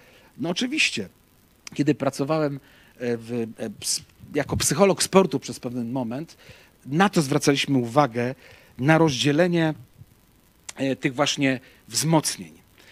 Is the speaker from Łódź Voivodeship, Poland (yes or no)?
yes; Łódź, Łódź Voivodeship, Poland; ja byłem w Orze Łódź, bo ja z Łodzi pochodzę